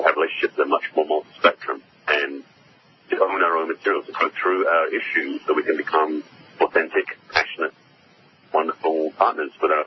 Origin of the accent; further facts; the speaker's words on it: England, United Kingdom; I'm originally from England and grew up in a fairly conservative, reserved background, because that's kind of what English culture was or is.